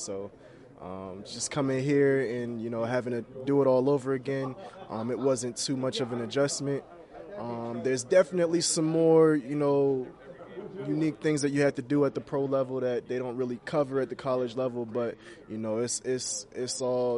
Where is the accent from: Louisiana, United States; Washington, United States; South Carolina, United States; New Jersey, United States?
New Jersey, United States; I grew up in Jersey. My parents' house is about 1 hour 45 minutes away from here.